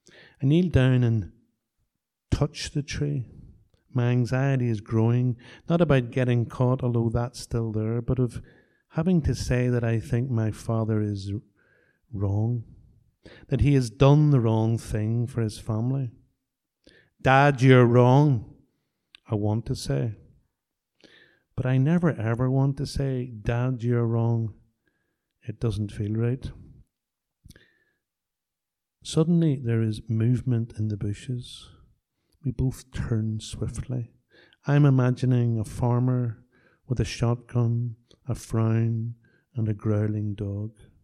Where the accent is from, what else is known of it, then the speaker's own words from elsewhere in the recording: Belfast, Northern Ireland, United Kingdom; To be fair, we are both from Belfast and don't know our trees that well.